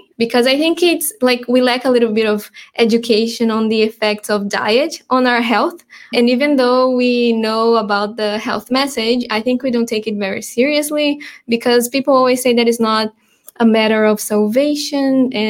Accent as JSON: {"language": "English", "country": "Brazil", "second_language": "English", "moved": "as an adult", "lives_now": "Australia", "said": "So I'm originally from Brazil. I came to Australia in March 2019, and I came as a volunteer for the North and South Wales Conference. I was working for the church in Brazil previously."}